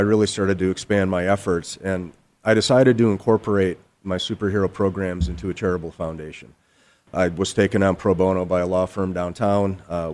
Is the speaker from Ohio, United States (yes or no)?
no; Michigan, United States; I'm just a guy from Michigan. You know, I'm a nerd.